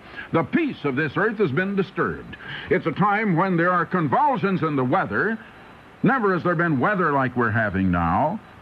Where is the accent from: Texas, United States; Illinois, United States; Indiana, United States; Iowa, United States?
Iowa, United States; Well, I came from Iowa, and we all thought it was a wonderful state.